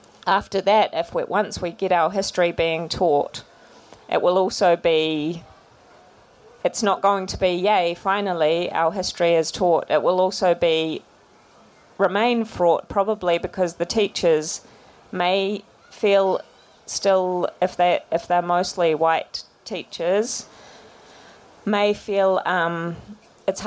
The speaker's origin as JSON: {"language": "English", "country": "New Zealand", "said": "I'm from Aotearoa, New Zealand."}